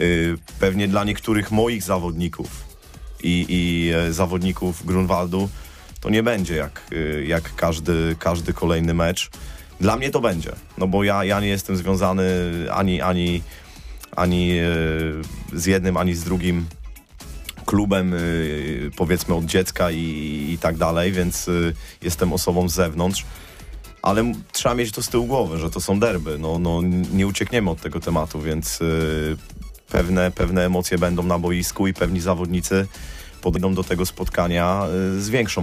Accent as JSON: {"language": "Polish", "region": "Pomeranian Voivodeship", "country": "Poland", "said": "ja jestem z zewnątrz, ja jestem Pomorza, człowiekiem z Pomorza"}